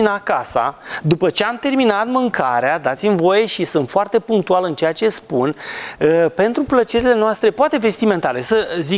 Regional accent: Romania; din punctul nostru de vedere al românului, pentru că sunt român, prefer sistemul să nu fiu dator

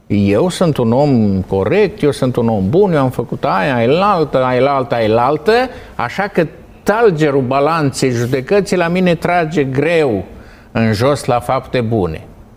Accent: Suceava County, Romania; Eu sunt bucovinean. La mine acolo, unde te duci, vezi picturile de pe mănăstiri.

